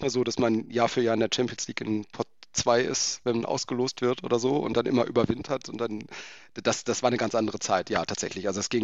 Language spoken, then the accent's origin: German; Dortmund, North Rhine-Westphalia, Germany; Ich komme halt aus Dortmund oder aus der Umgebung